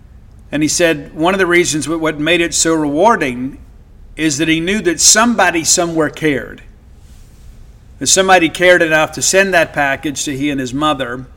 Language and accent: English; United States; born there; I am very blessed to be born American, and by the grace of God, I was born